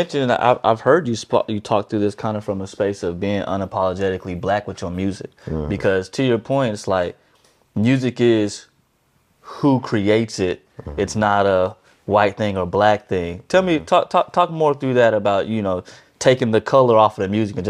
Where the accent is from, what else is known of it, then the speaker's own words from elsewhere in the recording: Dallas, Texas, United States; where I'm from Dallas, Texas